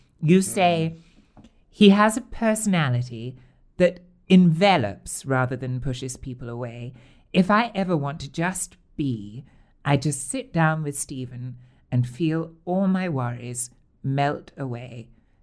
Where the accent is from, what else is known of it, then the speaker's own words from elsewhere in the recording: Bridgend, Wales, United Kingdom; born there; I always reply that it's being born Welsh. But more than that, I was lucky enough to be born in Bridgend.